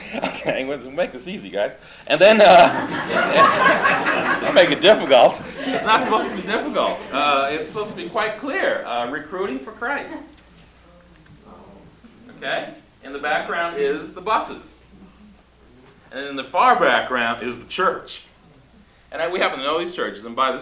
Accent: New York, United States; They were not going to know I'm from New York. White liberal from about the East.

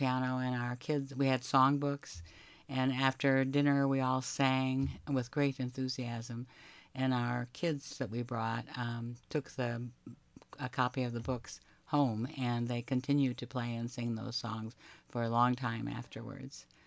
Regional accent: Davis, California, United States; I'm from Davis, California.

